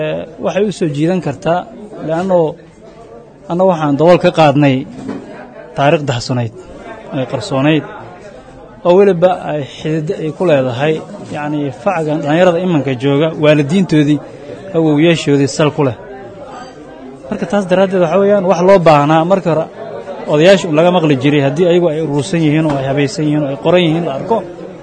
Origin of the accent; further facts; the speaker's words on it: Baareer, Bay, Somalia; also born or lived in Bardaale / Baidoa; aad iraada degmadaas bardaale aan ku dhashay baareer aan ku soo koray dugsiga hoose dhaxe ee sare waxaan ku qaatay magaalada Baydhabo